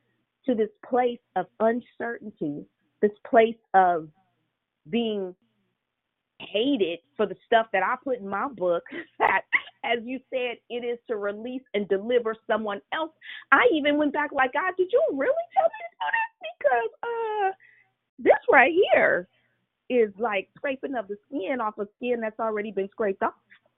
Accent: Daly City, California, United States; Growing up in Daly City, it was always foggy.

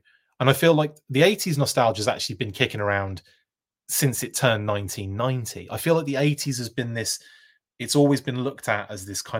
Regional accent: United Kingdom; I thought I'd have an edge by being British

